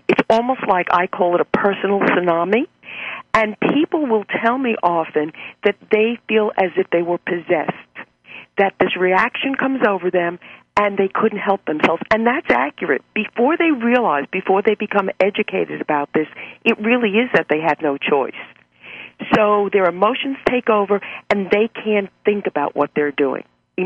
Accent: New York, United States; I mean, I'm from New York, so look at what was just going on with Anthony Weiner.

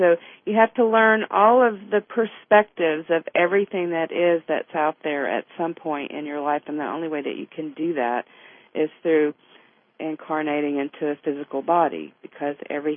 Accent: the South, United States; And you know, I grew up in the South where racism ran high.

